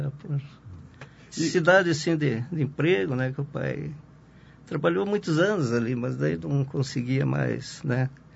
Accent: Paraná, Brazil; born there; eu nasci perto de Palmas, ali entre Palmas e General Carneiro, né? No interior ali, né?

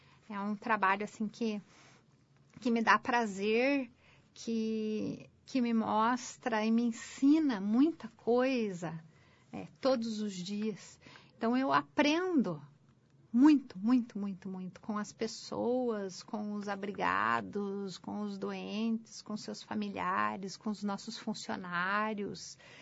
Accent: Curitiba, Paraná, Brazil; also born or lived in Ponta Grossa; now in Porto União, Brazil; sou curitibana, nasci em 1970, depois disso morei e estudei na Universidade Estadual de Ponta Grossa, morei por 24 anos em Ponta Grossa

